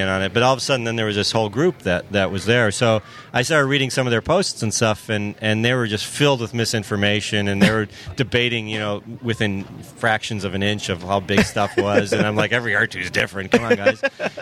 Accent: Chicago, Illinois, United States; Hey, I'm from Chicago.

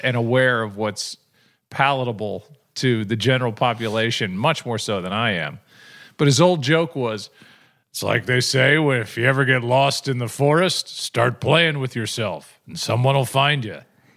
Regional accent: St. Louis, Missouri, United States; Maybe that was one of the fringe benefits of growing up in St. Louis.

